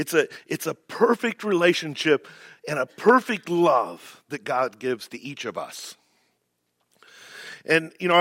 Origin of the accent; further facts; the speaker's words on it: Indiana, United States; I grew up in Amish territory, not far from here, in between Elkhart, Goshen, and went to school in Napanee